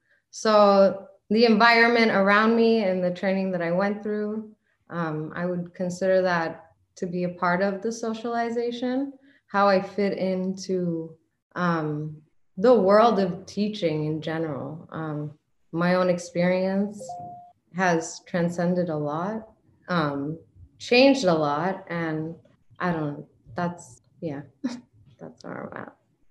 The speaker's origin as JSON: {"language": "English", "town": "Buffalo", "region": "New York", "country": "United States", "said": "I'm a Canisius grad student. I am from Buffalo, New York."}